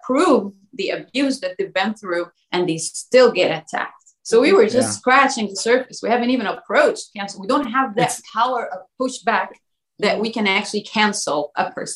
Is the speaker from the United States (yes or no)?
no; Egypt; moved away as an adult; also born or lived in United Arab Emirates; now in United Kingdom; I moved to Dubai 12 years ago, mm-hmm. Stayed there for 9 years. But before that, I was born and raised in Egypt. I finished my education in Egypt. I moved to London for my master's degree, but my initial and all of my childhood and adulthood half of it was in Egypt too.